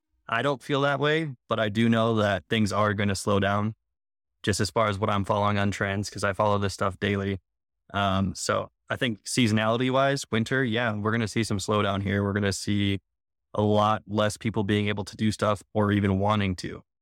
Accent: Minnesota, United States; Which, our winters here aren't even that bad. I'm from Minnesota. This is nothing, you know?

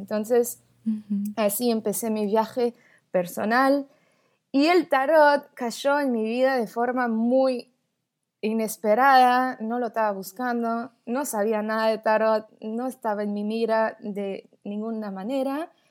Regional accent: France; accent: porteño; Spanish is a second language; also born or lived in Brazil / Buenos Aires, Argentina; soy franco-brasileña, viví 5 años en Argentina, Buenos Aires, por eso hablo con un acento porteño.

